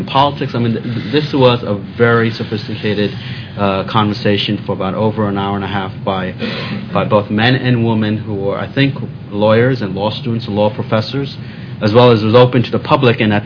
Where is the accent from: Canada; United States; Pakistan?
Pakistan; knowing that I'm originally from Pakistan